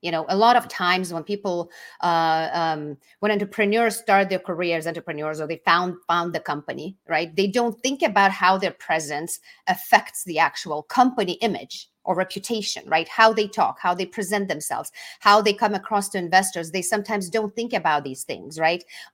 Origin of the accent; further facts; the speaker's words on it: Lithuania; moved away as an adult; now in United States; That comes from my background being a Lithuanian. So I grew up and I was born and raised in Lithuania, which is my home country. When we moved here to the United States, my journey started here as a housewife.